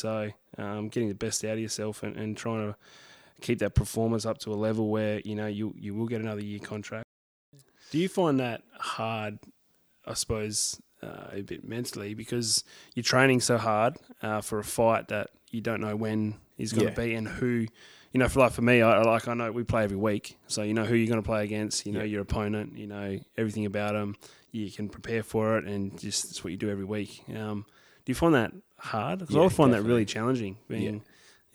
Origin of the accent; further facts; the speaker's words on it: Northampton, Western Australia, Australia; bring people up to my hometown, Northampton, Horrocks Beach, because it's such a beautiful place. It's up in the Midwest.